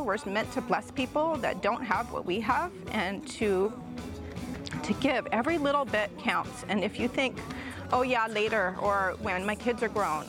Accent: Hawaii, United States; I'm from Maui, from Hope Chapel, Maui.

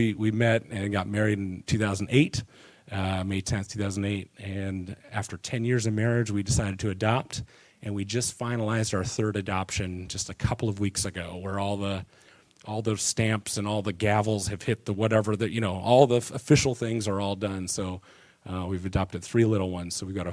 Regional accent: Muncie, Indiana, United States; I grew up in Muncie.

